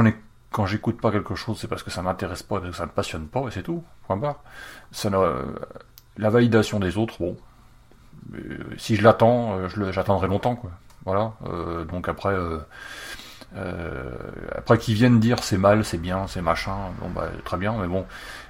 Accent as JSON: {"language": "French", "country": "France", "said": "en tant que Français, on est des gens qui attendons que le ciel nous tombe sur la tête"}